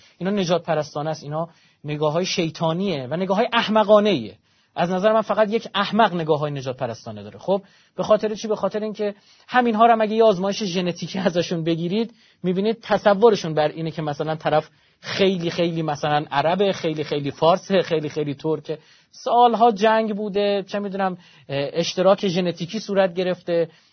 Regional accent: Iran; یکی از افتخارات ما ایرانیانه

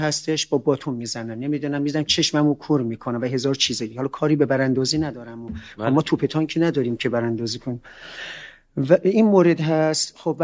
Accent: Iran; منم یک ایرانی هم، تو این سرزمین درس خوندم، بزرگ شدم،

